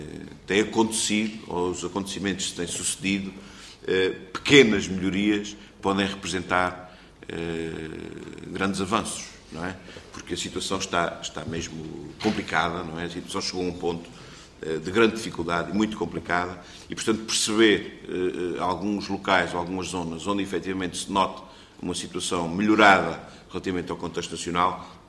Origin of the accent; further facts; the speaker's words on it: Azores, Portugal; Eu também sou açoriano, portanto conheço bem